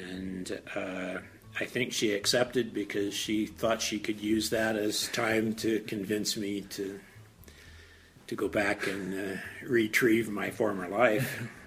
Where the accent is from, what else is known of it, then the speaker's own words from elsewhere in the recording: Colorado, United States; I came from the San Luis Valley, north of Monta Vista